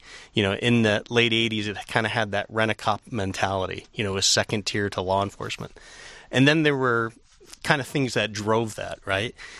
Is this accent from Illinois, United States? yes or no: no; Warren, Michigan, United States; also born or lived in Grosse Pointe; Grew up in the city of Warren. I guess technically my birth certificate says I was born in Grosse Pointe. That's because I was born at Bon Secours Hospital.